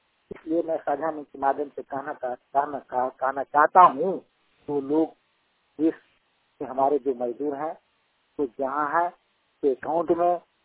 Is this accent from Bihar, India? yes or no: no; Sulbara, Jharkhand, India; हमारे पलामू डिस्ट्रिक्ट में सुलबरा गांव में रहता हूँ, हमारा गांव वही है।